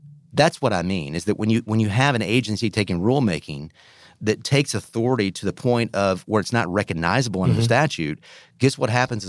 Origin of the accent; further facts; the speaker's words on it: Kentucky, United States; so I grew up in Kentucky and spent most of my teenage years and through high school and into college aspiring to be a Major League Baseball player.